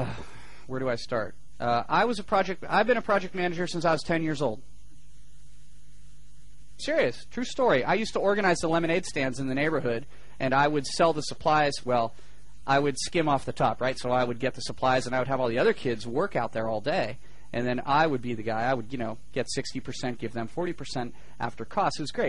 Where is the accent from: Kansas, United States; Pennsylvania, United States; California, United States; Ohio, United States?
California, United States; I grew up in California. Californians talk fast.